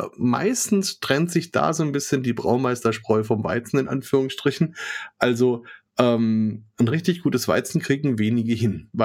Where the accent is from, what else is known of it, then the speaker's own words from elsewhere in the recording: Bavaria, Germany; also ich als Franke darf ja dazu gar nicht so viel sagen, denken die meisten Bayern.